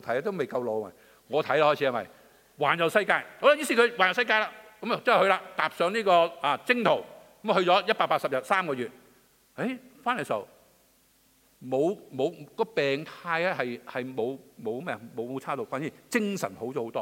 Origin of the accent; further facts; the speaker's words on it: China; 咁啲係中國人嘅諗法啦，但係我中國人